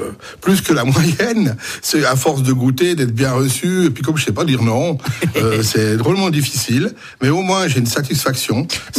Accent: Vaud, Switzerland; Personnellement, en tant que vaudois, vous allez rire, c'est les vins.

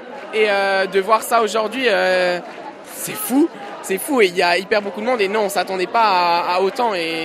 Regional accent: Valais, Switzerland; Du Valais.

